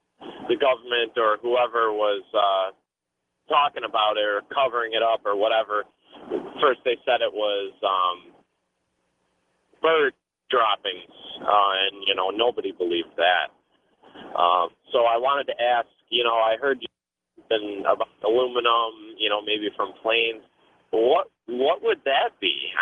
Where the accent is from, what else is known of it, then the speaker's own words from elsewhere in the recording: Buffalo, New York, United States; Now, I'm from Western New York, Buffalo area